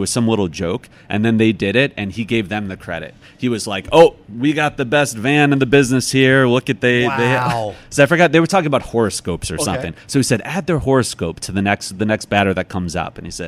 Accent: Illinois, United States; So I grew up a White Sox fan because I grew up outside Chicago, and okay.

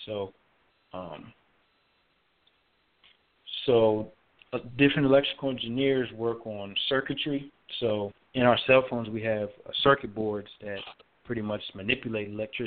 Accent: Waldorf, Maryland, United States; I grew up in Waldorf, Maryland. For those that don't know, that's about 45 minutes south of Washington, D.C.

